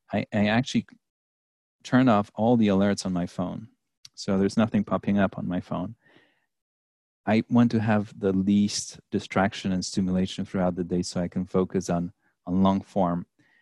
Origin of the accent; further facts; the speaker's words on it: Poland; English is a second language; moved away as an adult; also born or lived in Paris; now in New York, United States; I grew up in Poland in the 80s. I moved to New York when I was in my 20s. I lived in Paris for a while.